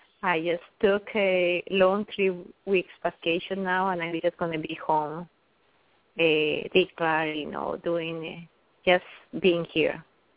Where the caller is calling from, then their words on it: New York, United States; In New York.